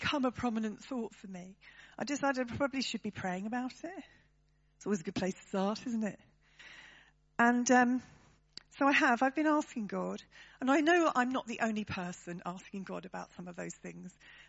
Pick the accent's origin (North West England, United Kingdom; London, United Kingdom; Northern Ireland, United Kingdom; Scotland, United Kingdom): Northern Ireland, United Kingdom; accent: Northern Irish; In my croaky voice, in my Northern Ireland accent.